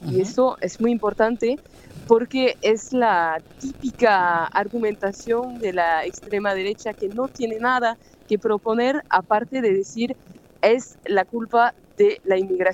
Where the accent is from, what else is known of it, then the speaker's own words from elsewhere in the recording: Buenos Aires, Argentina; accent: Buenos Aires; que tengo el acento de Buenos Aires